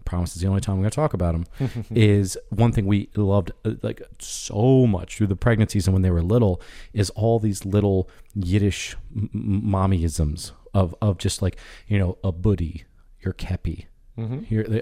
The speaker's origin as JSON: {"language": "English", "country": "United States", "said": "I am generationally Irish, much more prideful in my younger days, but I've realized in my adult life I was kind of just one of those overly excitable Americans who just love putting shamrocks on everything."}